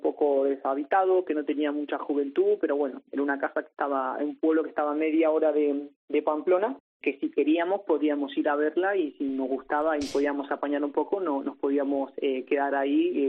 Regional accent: Buenos Aires, Argentina; moved away; salí de Argentina, ¿no?, de Buenos Aires, tenía un buen puesto de trabajo, pero en algo que no mencionaba, y bueno, hoy en día acá en San Martín sí que he encontrado mi lugar

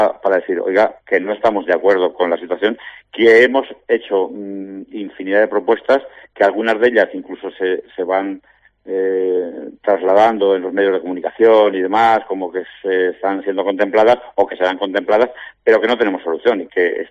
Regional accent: Fuenferrada, Aragon, Spain; pues en mi pueblo en concreto, en Fuenferrada, pues llevamos sin consulta del médico pues un montón de tiempo.

